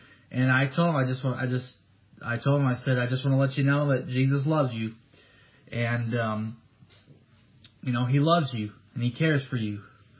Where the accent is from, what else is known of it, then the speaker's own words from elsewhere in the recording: Chicago, Illinois, United States; someone who comes from Chicago, from the land of Lincoln, Illinois. Okay, that's where I was born. I was born in Illinois.